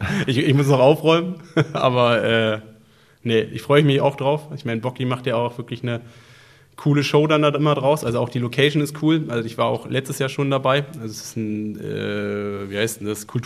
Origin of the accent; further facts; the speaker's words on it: Berlin, Germany; in meiner Heimatstadt Berlin